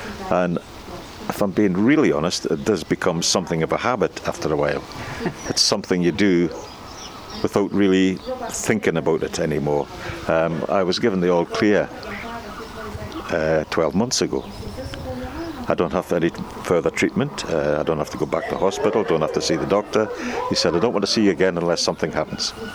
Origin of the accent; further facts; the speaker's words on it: Berwick, North East England, United Kingdom; born there; I was born in Berwick